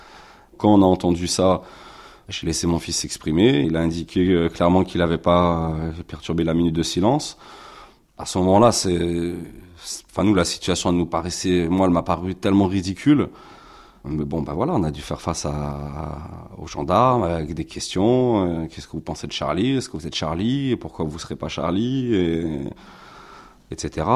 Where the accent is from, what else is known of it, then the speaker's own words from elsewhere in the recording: France; je suis né en France, français. J'ai un prénom français. En l'an 2000, j'avais 20 ans, 22 ans.